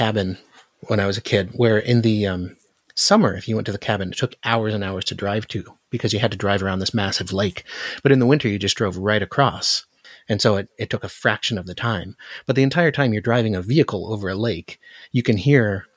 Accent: Alaska, United States; Yeah, whereas I'm from Alaska.

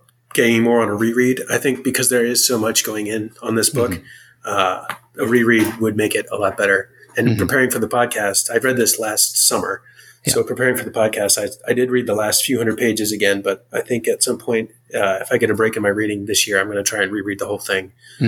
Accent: Maryland, United States; I grew up in Maryland, kind of a country-ish area.

